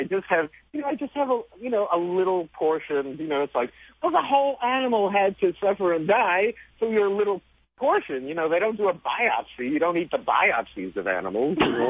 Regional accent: New York City, New York, United States; So growing up in New York, I thought peas and carrots grew in cans, Salami came from a salami tree.

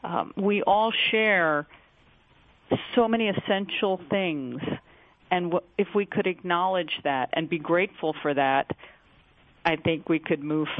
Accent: Huntington, New York, United States; I grew up on Long Island near Huntington, where Walt Whitman was born.

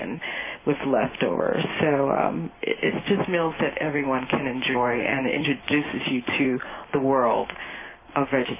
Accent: New Jersey, United States; Yes. I grew up in North New Jersey.

